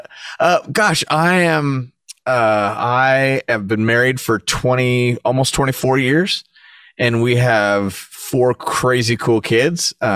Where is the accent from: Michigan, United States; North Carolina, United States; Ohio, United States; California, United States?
California, United States; now in Franklin, United States; We live in Franklin, Tennessee now, and I'm from Orange County, California.